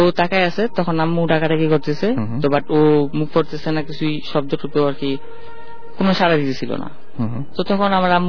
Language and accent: Bangla; Narayanganj, Dhaka Division, Bangladesh; আমি নারায়ণগঞ্জ থেকে আসছি।